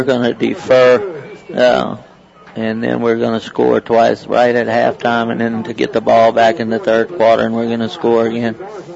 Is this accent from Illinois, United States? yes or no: no; Burton, Texas, United States; how proud I am to be from Burton and have the parents, the fans, the community, not only Burton.